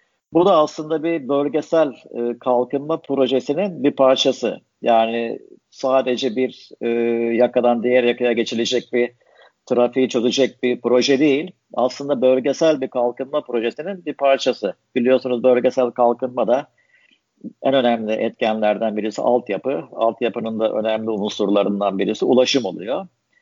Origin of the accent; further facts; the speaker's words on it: Kahramanmaraş, Turkey; born there; Kahramanmaraş doğumluyum. Üniversite İstanbul'da okudum.